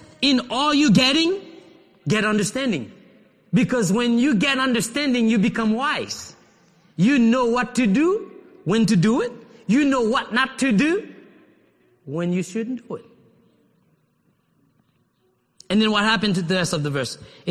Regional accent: Haiti; I'm telling you, I grew up in Haiti, I never heard about earthquake.

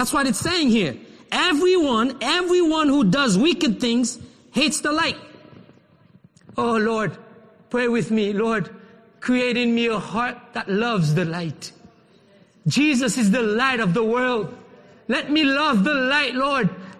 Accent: Haiti; we grew up in Haiti

